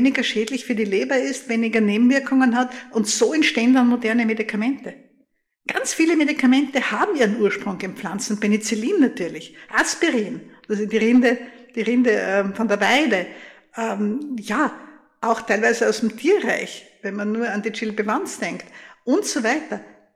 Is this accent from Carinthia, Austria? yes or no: no; Graz, Styria, Austria; wo etwas passiert ist in meiner Heimatstadt Graz.